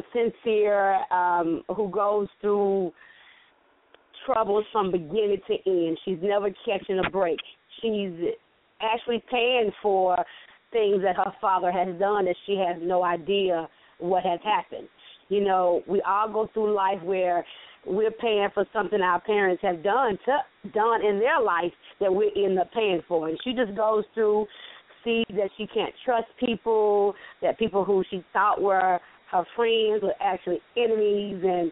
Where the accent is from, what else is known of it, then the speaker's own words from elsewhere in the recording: Chester, South Carolina, United States; I am from South Carolina, from Chester, South Carolina. I live in Rock Hill, and I work in Charlotte. I am a very local girl.